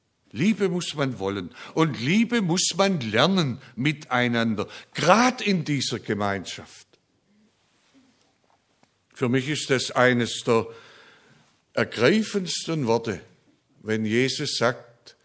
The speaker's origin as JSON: {"language": "German", "country": "Germany", "said": "Für uns als Deutsche ist das zuerst eine Glaubensprüfung."}